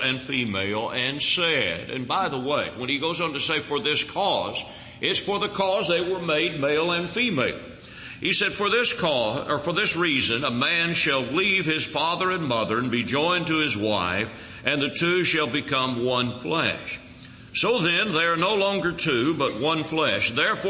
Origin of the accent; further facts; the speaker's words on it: Louisville, Kentucky, United States; also born or lived in Berea; now in Kansas City, United States; I'm originally from Kentucky. I am. I was born in Berea, Kentucky. Grew up mostly in the Louisville, Kentucky area.